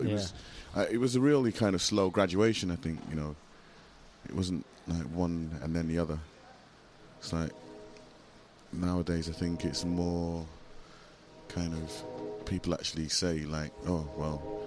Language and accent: English; Manchester, North West England, United Kingdom; now in New York, United States; I'm from Manchester in England.